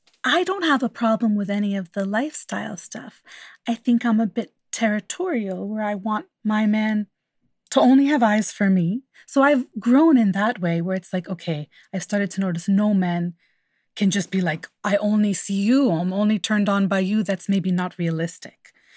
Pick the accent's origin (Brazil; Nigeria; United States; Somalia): United States; I'm from America. My parents were immigrants twice.